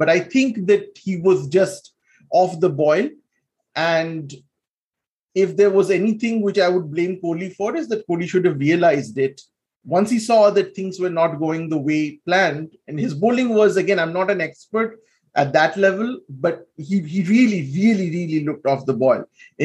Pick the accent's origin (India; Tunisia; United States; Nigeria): India; But still, as an Indian cricket fan, I still think that I have the right to complain as an Indian because, you know, that's what we do.